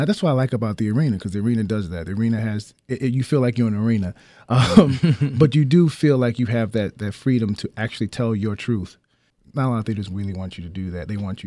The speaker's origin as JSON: {"language": "English", "town": "Newark", "region": "New Jersey", "country": "United States", "tie": "born or raised there", "said": "Oh, no, I'm actually born and raised in Newark, New Jersey."}